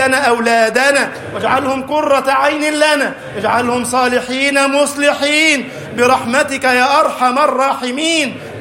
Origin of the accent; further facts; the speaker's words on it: Egypt; اللهم اجعل بلدنا مصر أمنا أمانا، سخاء رخاء